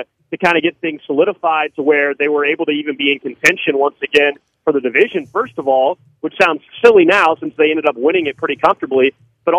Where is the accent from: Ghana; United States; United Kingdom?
United States; Kansas City, Missouri; Yes, I'm from Kansas City, but I just moved back about 2 years ago.